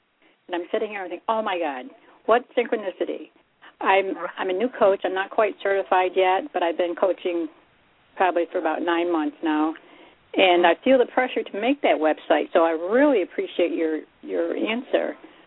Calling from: Buffalo, New York, United States; calling from Buffalo, New York.

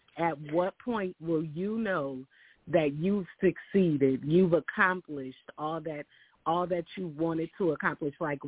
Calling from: Austin, Texas, United States; I'm calling from Austin, Texas.

